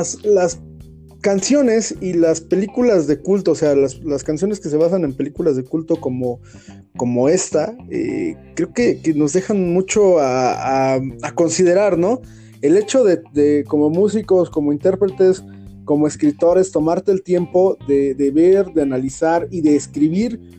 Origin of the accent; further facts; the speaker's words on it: Mexico; Como mexicanos